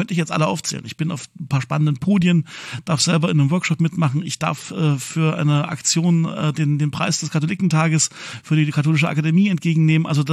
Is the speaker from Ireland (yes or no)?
no; Saxony, Germany; Den kannst du aber auch schon erleben, wenn ich einfach als Sachse mal in Baden-Württemberg in den Gottesdienst gehe